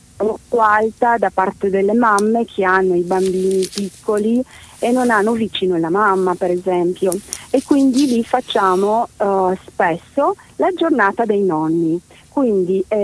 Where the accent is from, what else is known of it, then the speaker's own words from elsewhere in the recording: Romania; io sono rumena e sono lontana da mio padre.